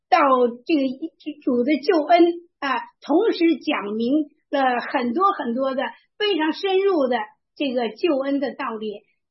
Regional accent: Hebei, China; 我从河北出来，

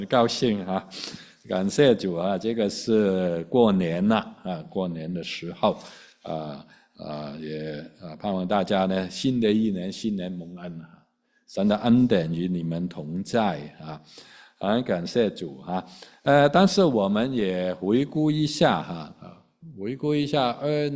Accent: Hong Kong; 但是我是南方人啊，我是香港人啊。我们呢南方人呢，尤其是广东一带，就吃盘菜。

